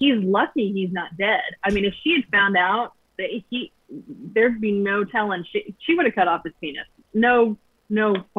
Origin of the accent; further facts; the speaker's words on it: United States; I'm an American.